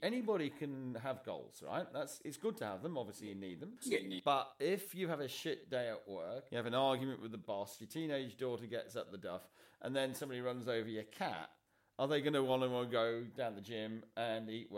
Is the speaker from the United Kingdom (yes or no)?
yes; England, United Kingdom; I mean, obviously being English, I like football.